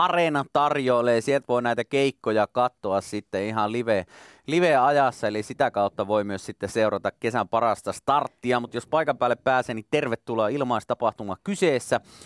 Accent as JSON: {"language": "Finnish", "town": "Kemi", "region": "Lapland", "country": "Finland", "said": "mä oon Kemistä"}